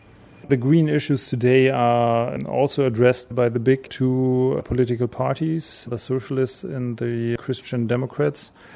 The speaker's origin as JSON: {"language": "English", "region": "Hamburg", "country": "Germany", "second_language": "English", "said": "From Hamburg, Germany."}